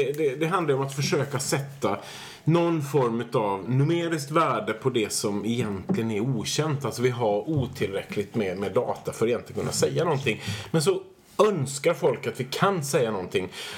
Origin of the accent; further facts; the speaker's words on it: Gothenburg, Västra Götaland County, Sweden; jag är en man från Göteborg.